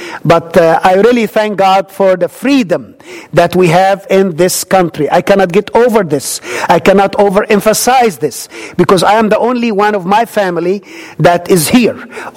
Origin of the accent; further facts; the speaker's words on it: Egypt; moved away as an adult; now in United States; I always say I'm an Egyptian, but saved by grace. And I lived in Egypt 18 years of my life, and then I came to the States in 1981